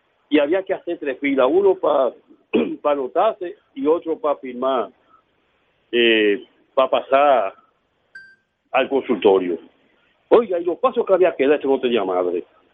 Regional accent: Santo Domingo, Dominican Republic; de Villa Francisca. Yo me identifico con mi barrio.

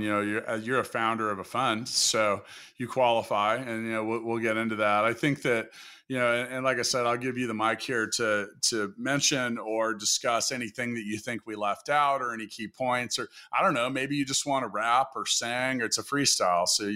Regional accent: Kansas City, United States; here in my hometown of Kansas City

